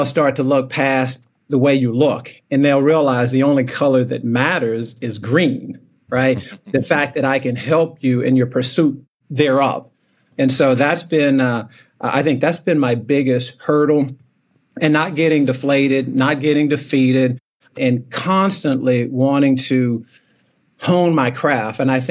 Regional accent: Plano, Texas, United States; I didn't know that market because I'm born and raised in Plano.

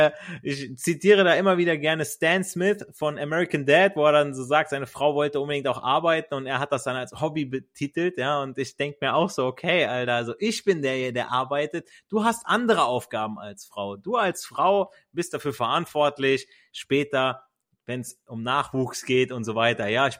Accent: Italy; ich kenn's von mir selber als Italiener

